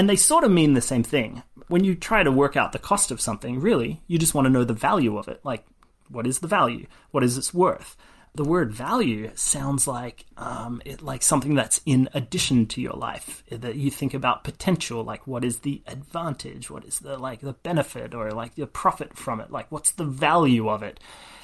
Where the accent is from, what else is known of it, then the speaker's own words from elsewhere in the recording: Australia; now in United States; I was born and raised in Australia